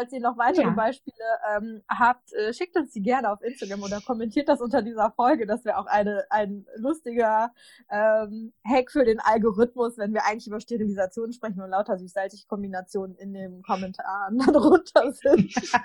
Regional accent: North Rhine-Westphalia, Germany; ich komme ja aus Westfalen und was da tatsächlich gar nicht so unüblich ist, ist Rosinenstuten mit Salami zu essen.

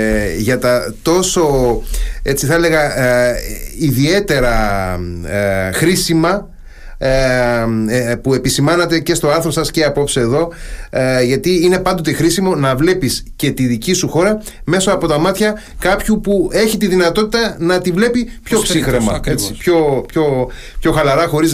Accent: Heraklion, Crete, Greece; εγώ και ως Ηρακλειώτης, ως κάτοικος του Ηρακλείου, αλλά και ως Έλληνας πολίτης

